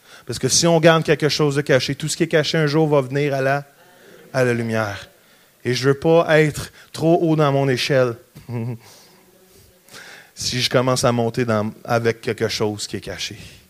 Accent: Quebec, Canada; moi j'ai été élevé au Québec à garder le mythe du pasteur

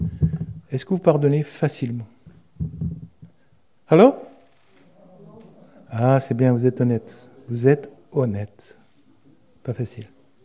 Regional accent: France; parce qu'on est français.

